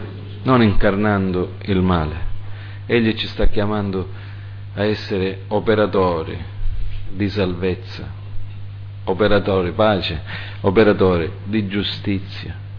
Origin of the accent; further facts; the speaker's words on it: United States; Io sono cresciuto in America, la scuola che ho fatto si chiamava Holy Family Catholic School.